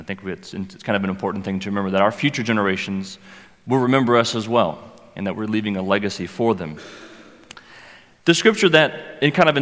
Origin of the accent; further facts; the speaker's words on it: Florida, United States; now in Atlanta, United States; I am from the States, originally from Florida, if any of you have ever been. It's a nice hot swamp down there, and I currently live in Atlanta, Georgia.